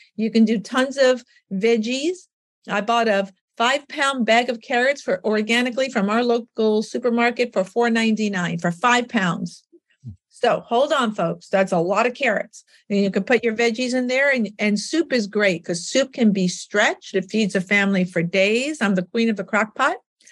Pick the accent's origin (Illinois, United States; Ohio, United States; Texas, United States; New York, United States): New York, United States; because I'm pretty straight up, you know, I'm also a New Yorker